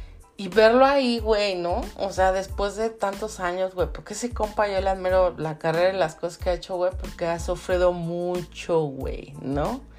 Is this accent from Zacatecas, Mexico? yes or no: no; Mexico City, Mexico; born there; Yo nací en México en el DF, o sea, ahí sé dónde está.